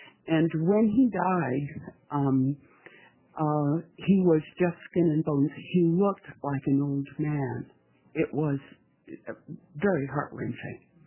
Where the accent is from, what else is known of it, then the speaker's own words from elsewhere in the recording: Salem, Oregon, United States; from Salem, Oregon.